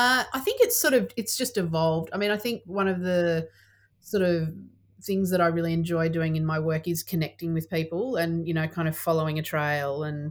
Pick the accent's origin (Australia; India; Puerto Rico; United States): Australia; Forbes, New South Wales; I grew up in Forbes in central west New South Wales